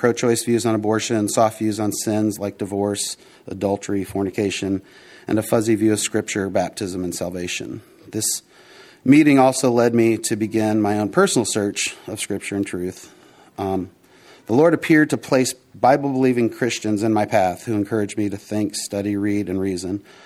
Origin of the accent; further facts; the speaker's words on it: New Haven, Indiana, United States; I grew up in New Haven, Indiana, the youngest of three children. My father was a computer programmer. My mother was a nurse.